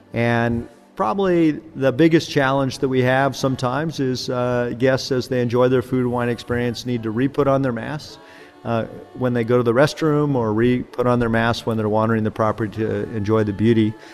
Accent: Marin, California, United States; also born or lived in Santa Rosa; So I was born in Santa Rosa, raised in Marin, got involved in the Silicon Valley for 25 years, and then worked in San Francisco.

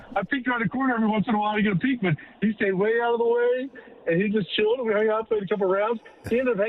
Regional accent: Annapolis, Maryland, United States; back in Annapolis, Maryland, my hometown

